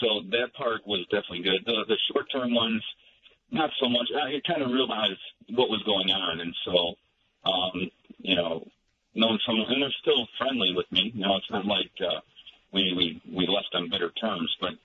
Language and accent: English; Chicago, Illinois, United States; I was raised around Chicago, you know, right by O'Hare Airport. So, you know, I know the city well.